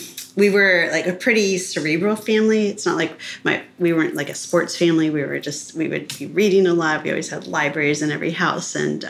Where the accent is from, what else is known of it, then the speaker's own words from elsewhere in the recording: Evanston, Illinois, United States; born there; now in Laguna Beach, United States; I was born in Evanston, Illinois, but by the time I was going to high school, I'd lived in, I think, six states.